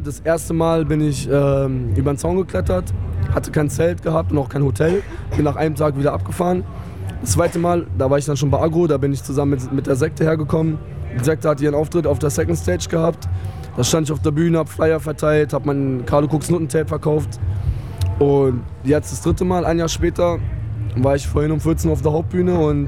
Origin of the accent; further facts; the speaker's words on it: Berlin, Germany; Ich komme von Agro Berlin, aus Berlin, aus Schöneberg